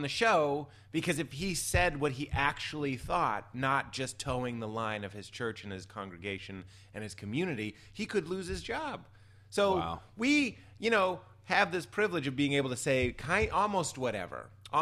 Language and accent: English; Boston, Massachusetts, United States; Well, I'm from Boston.